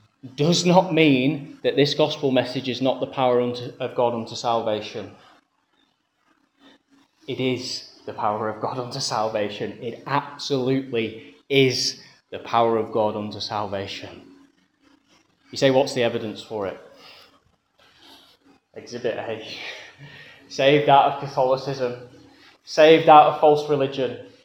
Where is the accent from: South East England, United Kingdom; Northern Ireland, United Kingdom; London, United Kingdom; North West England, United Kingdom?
North West England, United Kingdom; Preston; now in Birmingham, United Kingdom; I have to correct him, I'm from Preston, but I live in Birmingham.